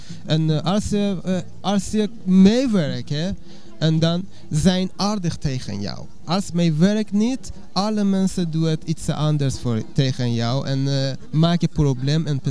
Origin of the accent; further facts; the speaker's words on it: Iran; Dutch is a second language; Ja, ik kom uit Iran